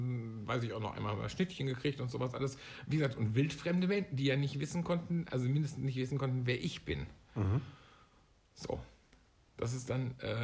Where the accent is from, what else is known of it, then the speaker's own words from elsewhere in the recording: North Rhine-Westphalia, Germany; born there; weil ich ja gebürtig aus dem Sauerland komme, wo es diesen Brauch nicht gab.